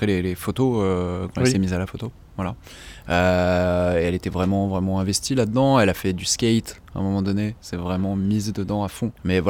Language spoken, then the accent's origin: French; Brittany, France; Enfin, on vient de Bretagne, en fait. Donc, on est arrivé en Essonne 2 ans avant sa disparition.